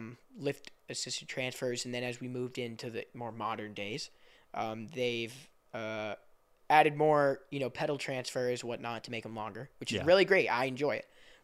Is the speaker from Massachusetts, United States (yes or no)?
yes; Massachusetts, United States; But, you know, I was born in New England.